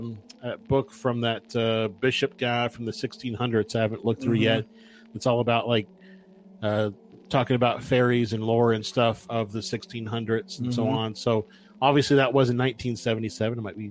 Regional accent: United States; for me as a, as an American

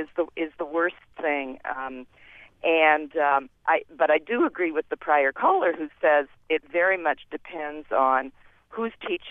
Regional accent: Canada; I grew up in Canada, and I'm Jewish, and we said the Lord's Prayer every morning and had Bible reading, both Old and New Testament.

